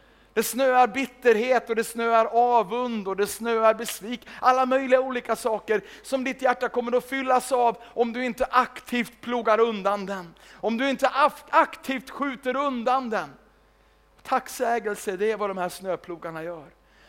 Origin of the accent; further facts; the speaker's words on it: Sweden; Inte bara för att jag är svensk, men låt mig ändå säga någonting om Arlanda flygplats.